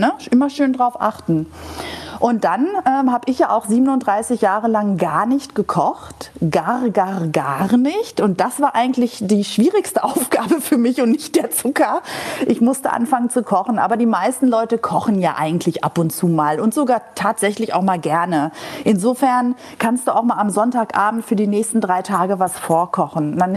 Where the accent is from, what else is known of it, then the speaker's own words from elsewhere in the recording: Greece; Ich bin ja nicht mit einem silbernen Löffel auf die Welt gekommen, sondern als Griechin mit einem Holzlöffel im Mund von einem griechischen Olivenbaum. Also wir Griechen kommen essend auf die Welt